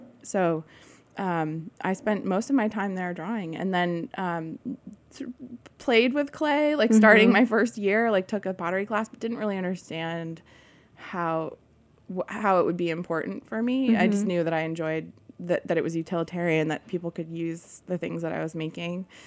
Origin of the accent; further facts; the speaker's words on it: Vermont, United States; I grew up in Vermont on a small organic dairy farm.